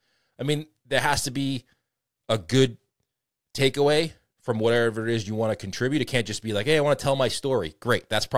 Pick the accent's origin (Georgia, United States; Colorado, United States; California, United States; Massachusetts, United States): Massachusetts, United States; Boston; I'm from Boston, so.